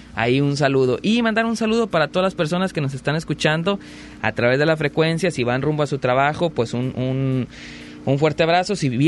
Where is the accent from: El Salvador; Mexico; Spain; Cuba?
Mexico; Nosotros como mexicanos